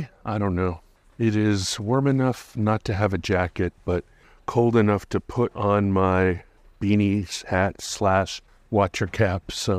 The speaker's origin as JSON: {"language": "English", "region": "Hawaii", "country": "United States", "tie": "born or raised there", "said": "I feel like it was always a strategy growing up in Hawaii, because like I'm a foot taller than most of my friends."}